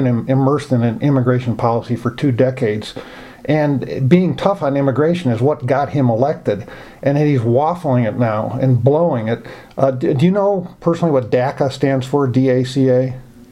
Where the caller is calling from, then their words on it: Montana, United States; I'm calling from Montana